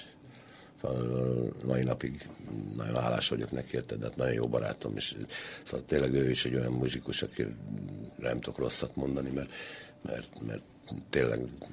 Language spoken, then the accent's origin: Hungarian; Budapest, Hungary; ugye Deák Bilgyulával mindketten Kőbányáról származunk